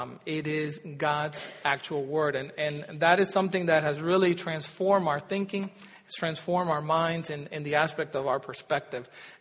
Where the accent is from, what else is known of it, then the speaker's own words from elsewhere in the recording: United States; And one thing I realized about being an American is that we don't like confrontation, for the most part, okay?